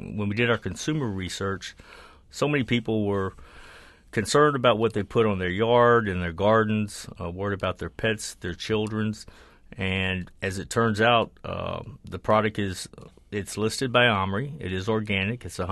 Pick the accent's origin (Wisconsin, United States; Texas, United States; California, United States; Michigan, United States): Texas, United States; I grew up down in South Texas